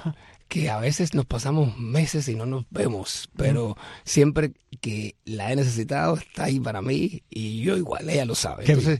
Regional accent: Cuba; moved away as an adult; now in United States; como cubano de esta generación, porque yo nací en el año 66, ¿no? y llegué a Estados Unidos en el año 91, ajá, aunque ya tengo más años en Estados Unidos

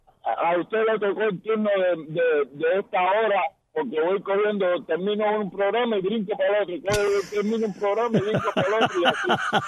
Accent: Santiago de las Vegas, Havana, Cuba; Santiago de las Vegas.

